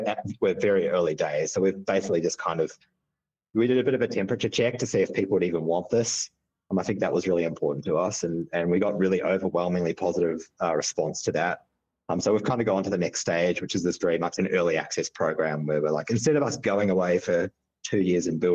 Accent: New Zealand; now in Melbourne, Australia; I'm originally a Kiwi, but live in Melbourne now.

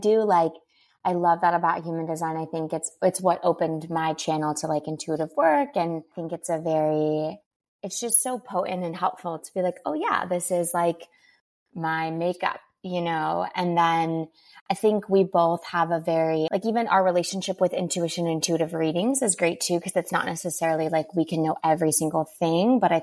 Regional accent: California, United States; But no, I mean, I grew up in Orange County.

